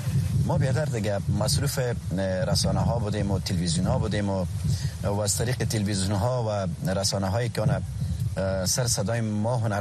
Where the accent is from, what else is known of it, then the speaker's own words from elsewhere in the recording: Afghanistan; moved away as an adult; 3 هفته میشه که ما دور از افغانستان هستم